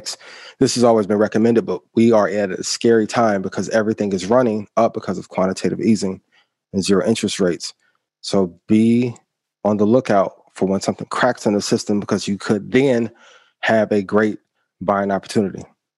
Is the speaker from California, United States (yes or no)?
no; Indiana, United States; This shot was taken in Marion, Indiana. I'm from Indiana.